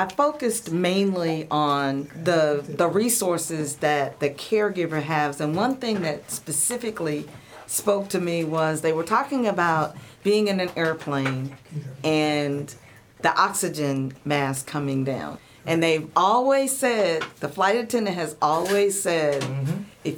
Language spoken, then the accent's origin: English; Hampton, Virginia, United States; My hometown is Hampton, Virginia.